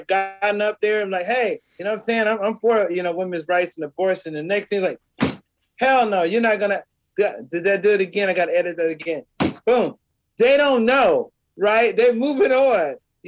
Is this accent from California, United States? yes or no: no; Houston, Texas, United States; and I'm from Houston, Texas originally